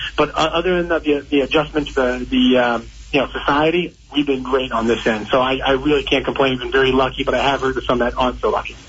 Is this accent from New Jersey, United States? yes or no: yes; Cedar Knolls, New Jersey, United States; also born or lived in Morris Plains; now in Morristown, United States; Yeah, so I grew up in Cedar Knolls, one town over. I went to Whippany Park High School. And then I lived in Morris Plains for many years.